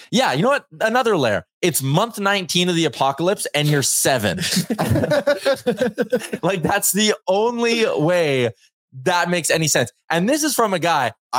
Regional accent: Canada; I am about as Canadian as it gets when it comes to what I ate growing up.

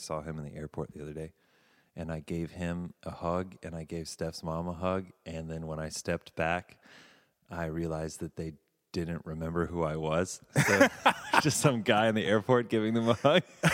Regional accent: North Carolina, United States; also born or lived in California; I grew up in North Carolina and went to art school for college in Savannah and then moved to California and then... was in California for 6 years.

